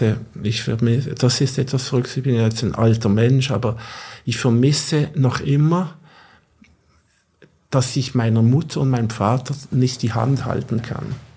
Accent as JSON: {"language": "German", "town": "Basel", "region": "Basel-Stadt", "country": "Switzerland", "said": "Ich komme aus dem Klein-Basel, Mittelstand, also eher bescheidene Verhältnisse."}